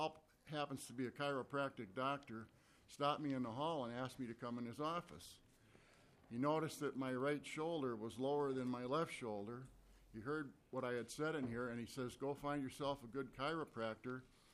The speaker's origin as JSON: {"language": "English", "town": "Saint Paul", "region": "Minnesota", "country": "United States", "tie": "born or raised there", "said": "I'm a lifelong resident of Minnesota, and I grew up here in the city of St. Paul. I'm from the West 7th Street area, and I'm a graduate of Monroe High School."}